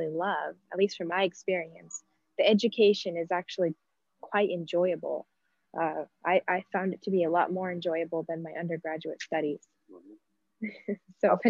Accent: Aspen, Colorado, United States; also born or lived in Denver; I am originally from Aspen, Colorado. I was born in Aspen and I grew up in the valley there.

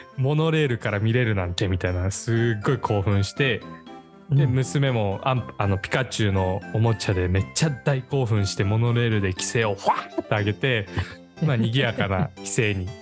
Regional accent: Akita, Japan; now in Amami, Japan; 4月に家族で自分の実家というか地元に秋田にちょっと帰省しまして

